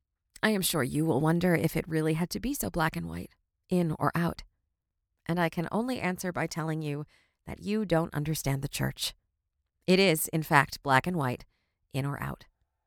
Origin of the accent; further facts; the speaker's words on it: Utah, United States; Whenever anyone learns I grew up in Utah and asks, as they so often do, if I am Mormon, I never know what to answer, even still.